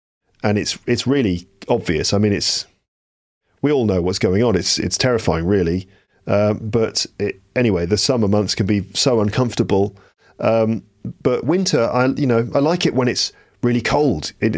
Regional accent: England, United Kingdom; now in Paris, France; I live in Paris in France. I'm from England.

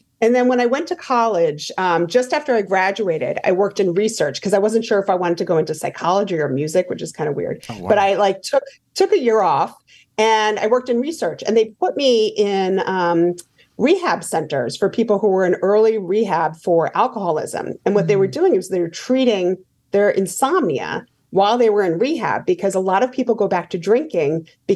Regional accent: Rhode Island, United States; To the point where I grew up in Rhode Island.

